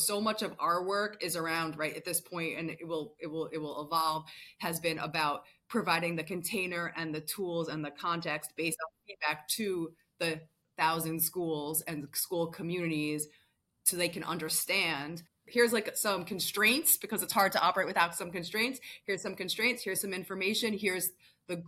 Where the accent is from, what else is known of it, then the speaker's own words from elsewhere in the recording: Bronx, New York, United States; I want to do that at PS85, where I grew up in West Farms in Fordham in the Bronx.